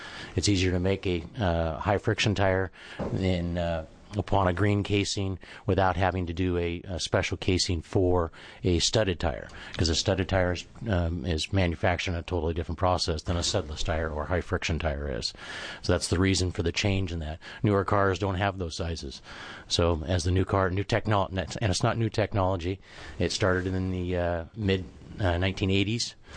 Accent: Newport, Oregon, United States; I'm from Newport, Oregon. My family owns two tire stores in Newport and Toledo.

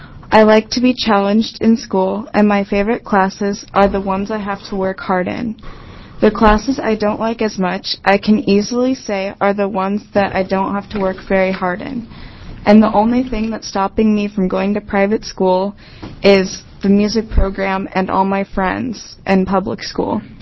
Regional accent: Salem, Oregon, United States; I am from Salem, Oregon. I am a fifth-generation Oregonian and in the eighth grade at a Salem middle school.

